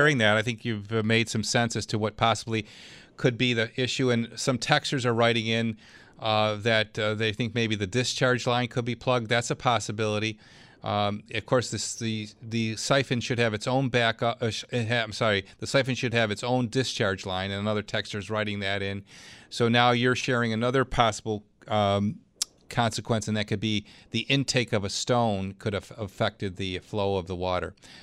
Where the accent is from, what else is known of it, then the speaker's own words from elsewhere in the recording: Clarence, United States; Let's go to Clarence. That's my hometown.